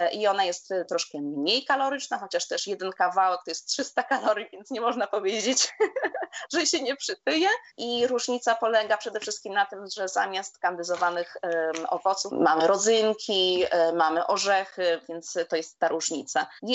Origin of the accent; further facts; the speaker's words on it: Faro, Portugal; I tak naprawdę to też różni się regionami, ale u nas w Algarve na przykład na przystawkę można zjeść owoce morza